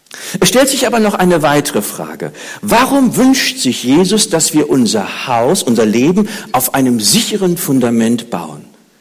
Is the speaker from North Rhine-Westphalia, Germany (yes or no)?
yes; Bad Oeynhausen, North Rhine-Westphalia, Germany; In meiner Heimatgemeinde in Bad Oeynhausen war ein Mann, der einen schweren Motorradunfall hatte.